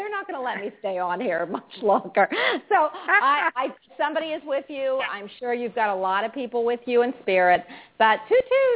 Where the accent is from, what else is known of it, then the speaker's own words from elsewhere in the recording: Philadelphia, Pennsylvania, United States; I am from Philadelphia, and I don't think I have an accent, but people say, where are you from? I'm like, no, I'm not from New York.